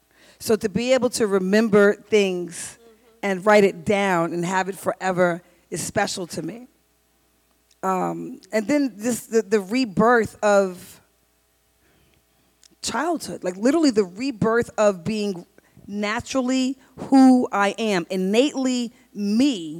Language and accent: English; New York City, New York, United States; as a little Black girl growing up in Queens, New York, with the boys that were rough and tough in the street playing football